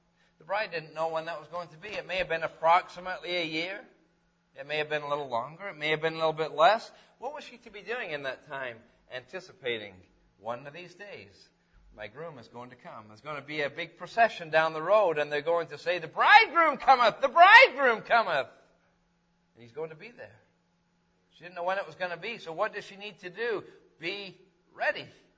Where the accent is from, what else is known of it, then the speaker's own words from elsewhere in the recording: England, United Kingdom; I know I'm English as they come, because I'm from England even.